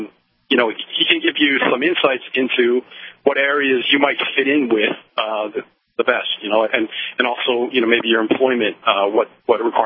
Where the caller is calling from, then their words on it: Connecticut, United States; I'm calling from Connecticut. I'm racing back to beat a snowstorm in Philadelphia.